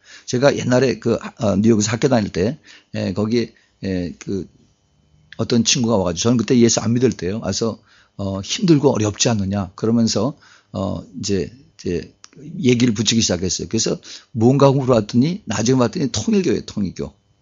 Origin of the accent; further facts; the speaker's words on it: South Korea; 내가 한국 사람이라니까 인삼을 보여주면서